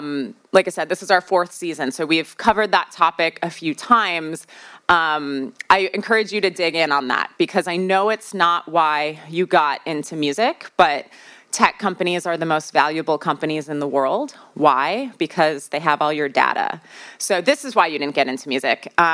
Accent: Midwest, United States; accent: Midwestern American; That's my Midwestern accent. Sorry, Midwestern American.

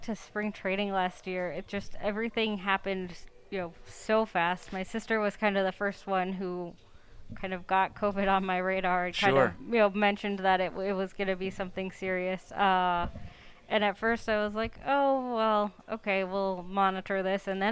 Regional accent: Chicago, Illinois, United States; I'm from the Chicago area originally.

